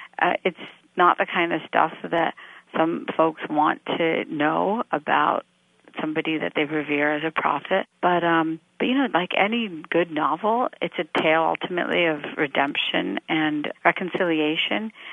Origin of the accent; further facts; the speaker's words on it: India; born there; I was born in India into a conservative Muslim family, became a journalist in my 20s